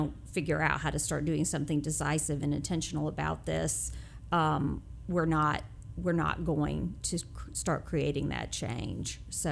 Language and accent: English; Knoxville, Tennessee, United States; No, I grew up in Knoxville, Tennessee.